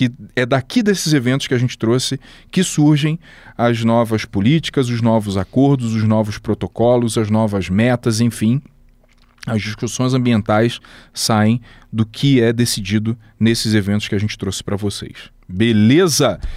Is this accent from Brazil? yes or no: yes; Rio de Janeiro, Brazil; Eu sou do Rio de Janeiro, minha família é de lá, meus amigos são de lá, conheço muita gente lá e realmente estudei lá, né?